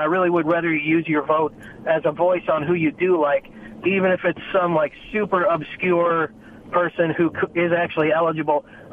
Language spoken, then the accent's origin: English; St. Louis, Missouri, United States; Yeah, I am from the St. Louis area here.